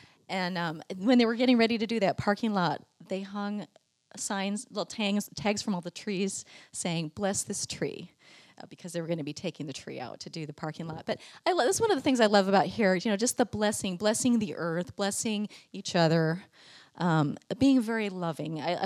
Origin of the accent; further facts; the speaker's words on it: La Mirada, California, United States; The world was a much bigger place than I realized growing up in La Mirada, California.